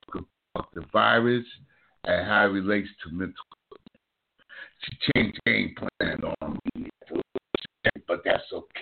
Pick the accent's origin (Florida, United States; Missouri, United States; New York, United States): New York, United States; Brooklyn; That's my hometown, Brownsville, Westside.